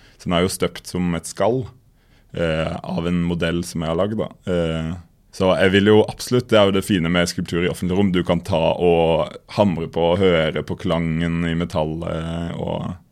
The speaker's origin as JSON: {"language": "Norwegian", "town": "Lillesand", "region": "Agder", "country": "Norway", "tie": "born or raised there", "said": "og så hadde jeg et slags sånn sommeratelier I min hjemby, som jeg brukte mye også."}